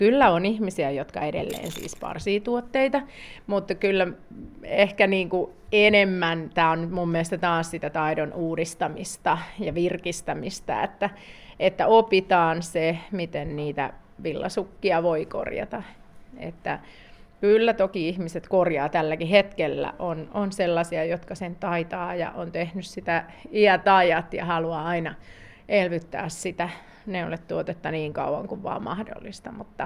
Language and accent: Finnish; South Ostrobothnia, Finland; meillä Etelä-Pohjalaisilla ja Pohjalaisillakin